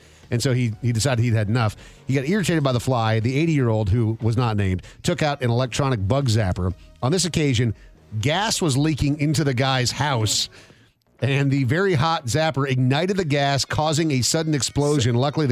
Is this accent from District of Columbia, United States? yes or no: no; Minnesota, United States; So, I mean, growing up in Minnesota as a kid, I mean, like, bug zappers were a very real part of it.